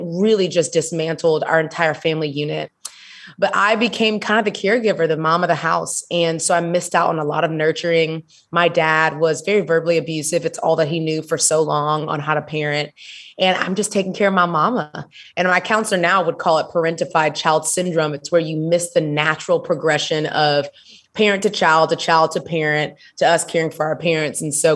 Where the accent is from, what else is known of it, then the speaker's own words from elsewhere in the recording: Houston, Texas, United States; now in Atlanta, United States; I live in Atlanta, Georgia, but I am from Houston, Texas, baby.